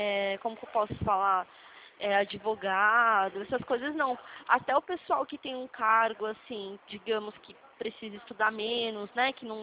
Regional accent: São Paulo, Brazil; Eu sou paulista mesmo.

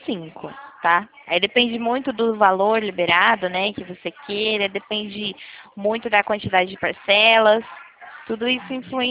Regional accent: Nova Odessa, São Paulo, Brazil; Eu sou daqui do interior de São Paulo, da cidade de Nova Odessa, que próxima de Campinas

